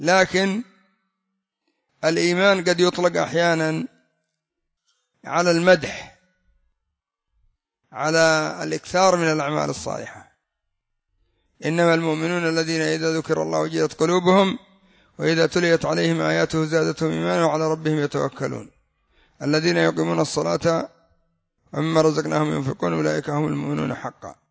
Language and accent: Arabic; Yemen; عندنا في اليمن الشيخ الحجوري، ومشايخ كثر